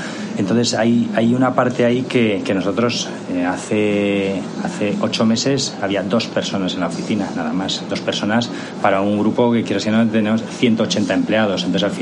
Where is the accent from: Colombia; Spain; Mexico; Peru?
Spain; San Sebastián, Basque Country; moved away; Yo vine hace muchos años de Donosti